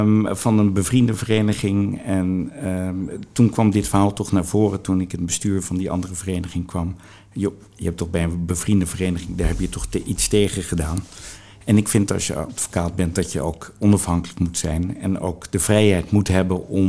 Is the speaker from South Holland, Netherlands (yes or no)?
yes; Rotterdam, South Holland, Netherlands; ik kom uit Rotterdam en ik wilde hier terug.